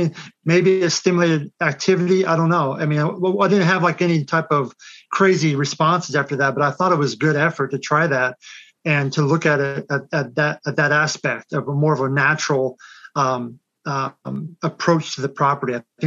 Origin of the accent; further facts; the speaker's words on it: Kansas, United States; I was born and raised in Kansas, so going back into a country environment wasn't that big of a deal.